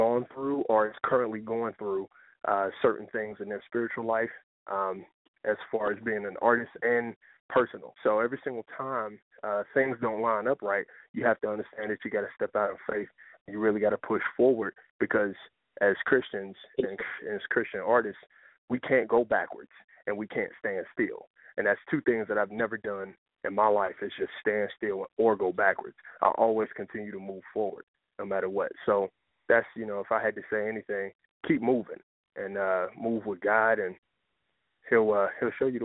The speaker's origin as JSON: {"language": "English", "town": "Cincinnati", "region": "Ohio", "country": "United States", "lives_now": "Columbus, United States", "said": "I'm from Cincinnati, but we're actually, our headquarters is in Columbus, Ohio."}